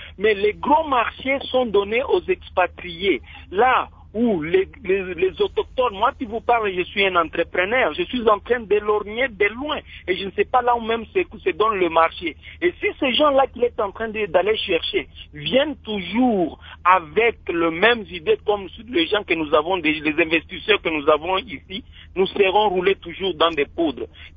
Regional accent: DR Congo; Ici, chez nous, au Congo

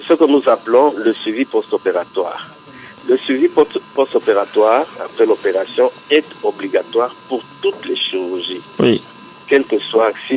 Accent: Katanga, DR Congo; pas seulement ici chez nous au Congo, dans la province du Katanga

